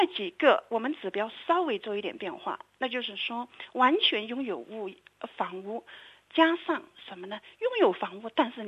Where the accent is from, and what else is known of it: China